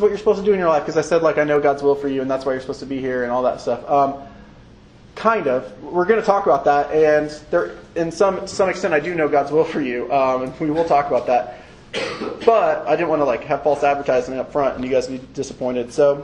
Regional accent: Topeka, Kansas, United States; I'm from Topeka, Kansas, so that's why I'm wearing KU Jayhawk shorts

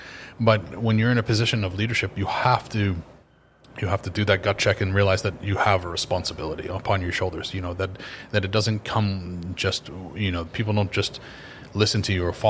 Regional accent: Massachusetts, United States; we grew up Catholic, but sort of like, you know, I'm Irish and I'm from Massachusetts, so it's just like another one of the boxes you checked off.

